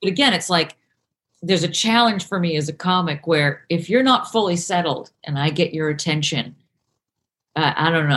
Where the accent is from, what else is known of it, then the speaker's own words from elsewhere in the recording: Boston, Massachusetts, United States; I grew up in Boston, but I did sketch and improv there.